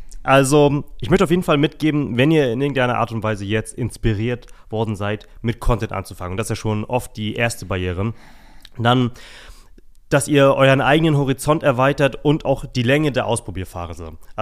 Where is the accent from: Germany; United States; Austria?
Germany; Anklam, Mecklenburg-Vorpommern; okay, ich fahre jetzt in meine Heimat Anklam. Anklam ist ein kleiner Ort in Mecklenburg-Vorpommern.